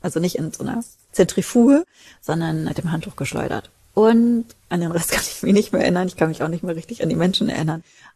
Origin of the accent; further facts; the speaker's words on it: North Rhine-Westphalia, Germany; Okay, bei uns im Ruhrpott sagt man Kirmes.